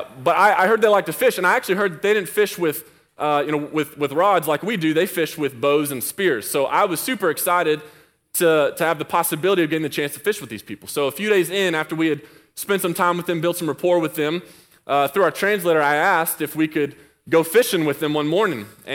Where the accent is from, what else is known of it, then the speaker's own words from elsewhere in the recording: the South, United States; So I'm from the South, you know, we got to talk a little bit louder, you know.